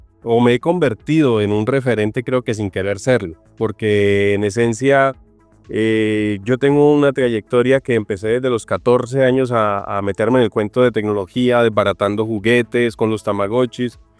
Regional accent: Santander, Colombia; soy un santandereano muy echado para adelante

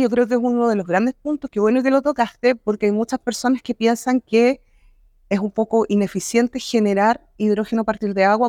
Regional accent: Osorno, Los Lagos, Chile; soy de la ciudad de Osorno, de Chile, que es una ciudad que queda aproximadamente a 1000 kilómetros de Santiago, que es la capital de Chile.

